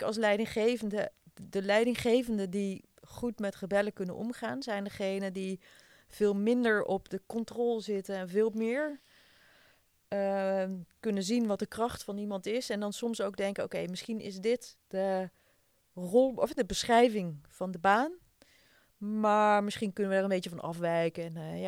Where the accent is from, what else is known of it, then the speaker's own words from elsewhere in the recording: Netherlands; Als Nederlander in de Spaanse cultuur is best een uitdaging.